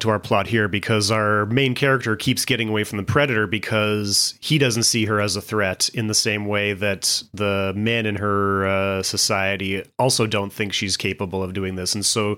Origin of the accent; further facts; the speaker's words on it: Winnipeg, Manitoba, Canada; because I'm from Winnipeg. Winnipeggers have this thing because we're this like small, big city.